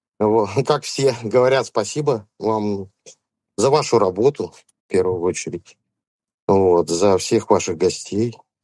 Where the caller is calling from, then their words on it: Belgrade, Serbia; Из Белграда.